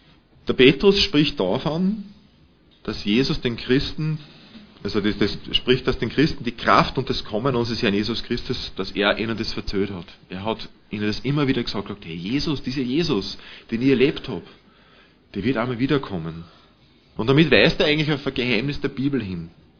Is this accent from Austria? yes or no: yes; Austria; das betrifft nicht nur uns als Österreicher